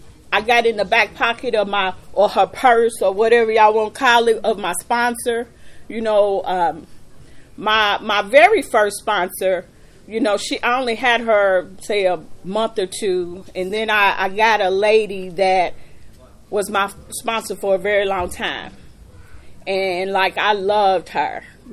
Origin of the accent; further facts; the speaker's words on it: Lexington, United States; I'm from Lexington. I'm prostituting in the neighborhood I grew up with.